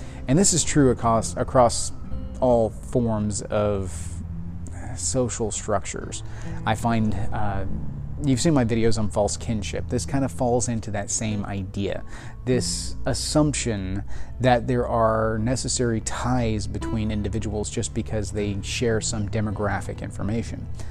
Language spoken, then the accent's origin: English; Texas, United States; So that's because I'm Texan, and Texas is Texas.